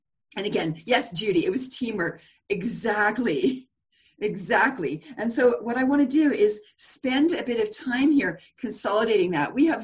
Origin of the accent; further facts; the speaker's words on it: Edmonton, Alberta, Canada; This date myself here, but I grew up in Edmonton